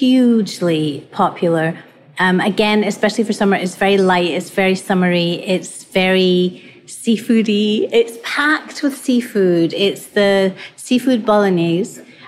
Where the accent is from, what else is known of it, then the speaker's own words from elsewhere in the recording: Hawaii, United States; No one's joining us, but we're from Hawaii.